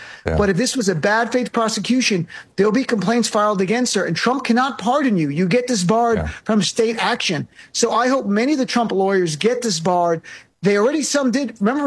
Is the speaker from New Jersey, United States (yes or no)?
yes; New Jersey, United States; my home state, Jersey.